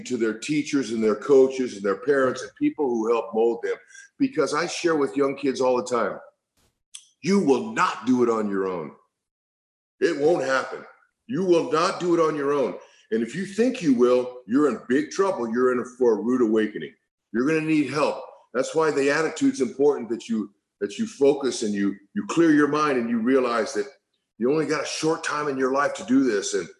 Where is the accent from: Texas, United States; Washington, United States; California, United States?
California, United States; I'm from California, young kid, I didn't know anything.